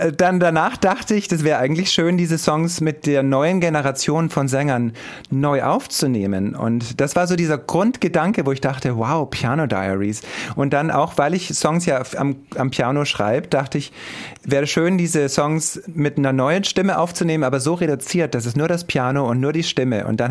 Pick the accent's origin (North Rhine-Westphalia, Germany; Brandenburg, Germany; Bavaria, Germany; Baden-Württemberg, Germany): Bavaria, Germany; Günding; Das hieß Günding, das Dorf.